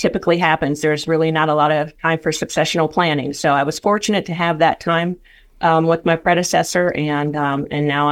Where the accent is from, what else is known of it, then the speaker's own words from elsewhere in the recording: Celina, Ohio, United States; I grew up in Mercer County in Salina, Ohio, on the mighty Grand Lake.